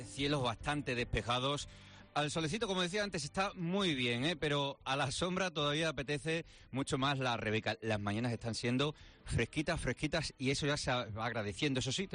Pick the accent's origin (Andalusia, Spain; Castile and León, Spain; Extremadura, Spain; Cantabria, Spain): Extremadura, Spain